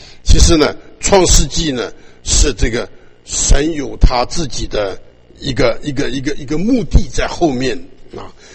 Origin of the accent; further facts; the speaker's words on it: China; 所以呢，我们中国人循着中国人的这一套的思想观念下来